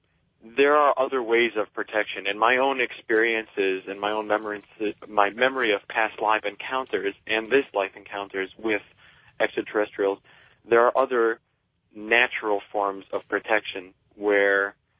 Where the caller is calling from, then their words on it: New York City, New York, United States; I'm calling from New York City.